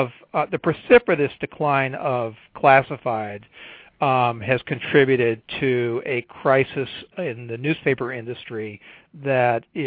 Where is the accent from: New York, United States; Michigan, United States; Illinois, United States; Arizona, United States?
Illinois, United States; Chicago; And when I grew up in Chicago, there were three or four TV stations for news